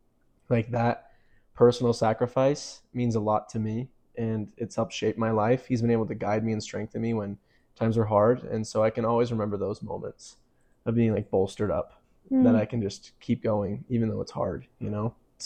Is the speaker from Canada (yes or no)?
no; Indiana, United States; moved away as an adult; now in Utah, United States; I'm a friend of Liberty's. Go to school together. We've worked at the Institute together. I grew up in Indiana. I lived there for 18 years, did 2 years of college there